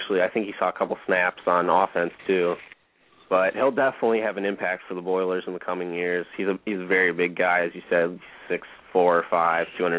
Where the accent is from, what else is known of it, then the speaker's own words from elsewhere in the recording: LaPorte, Indiana, United States; before transferring to Lalamere School in my hometown of LaPorte, Indiana, for his senior year.